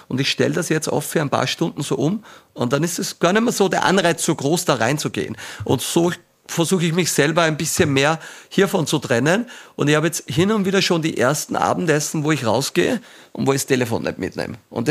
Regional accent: Austria; born there; wir alle sind da jetzt mit der Goldmedaille geboren in Österreich

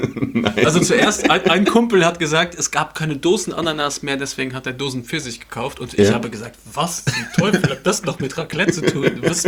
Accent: United States; German is a second language; Ich bin ja aus From America

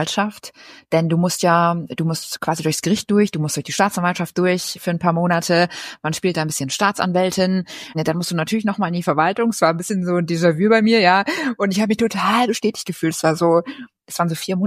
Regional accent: Mecklenburg-Vorpommern, Germany; Naja, ich bin auf Rügen aufgewachsen und meine beiden Eltern sind öffentlicher Dienst.

